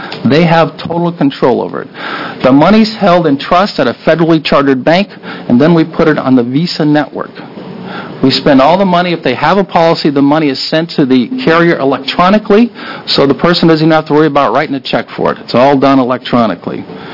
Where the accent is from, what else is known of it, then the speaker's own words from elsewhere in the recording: Washington, United States; I grew up in Eastern Washington, worked in the potato processing plants.